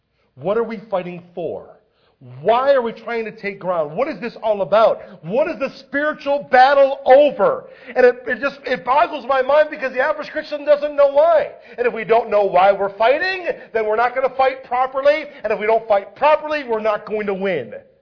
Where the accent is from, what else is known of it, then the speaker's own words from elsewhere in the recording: United States; Now, I know it's not politically correct to say the American way, but I'm an American.